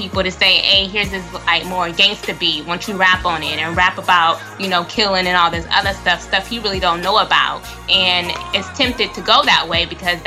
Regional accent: California, United States; I'm from the Bay Area. I'm grown

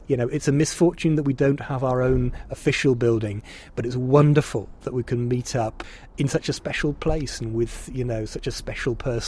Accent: England, United Kingdom; now in Czechia; to be a member of this association as an Englishman, there has to be an irony there.

